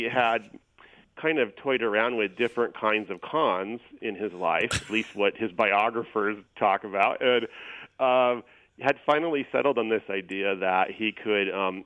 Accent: Arizona, United States; I grew up in Arizona, and this kind of music was obviously all around me.

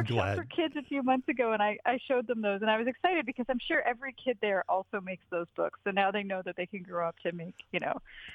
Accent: Ottawa, Ontario, Canada; She grew up in Ottawa, which is also mostly where I grew up. And Ottawa is the capital of Canada, so it's it's no slouch in terms of cities, but it's not the biggest city. So there's a lot of kind of woods and nature around.

